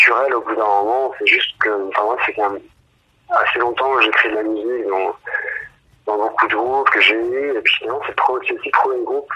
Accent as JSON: {"language": "French", "town": "Bordeaux", "region": "Nouvelle-Aquitaine", "country": "France", "lives_now": "Paris, France", "said": "moi je suis bordelais à base et puis je suis monté à Paris pour me former au centre de musique Didier Lockwood."}